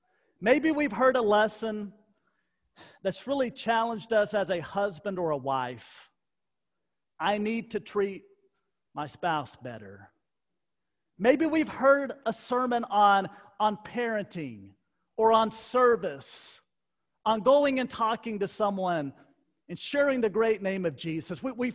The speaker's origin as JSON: {"language": "English", "town": "Temple", "region": "Texas", "country": "United States", "tie": "born or raised there", "said": "When I was growing up in Temple, we had those lights that had the shield over it"}